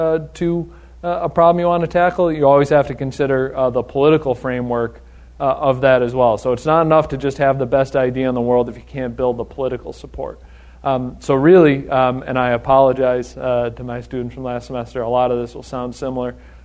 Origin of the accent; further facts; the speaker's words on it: Pittsfield, Massachusetts, United States; I grew up around here. I'm from Pittsfield.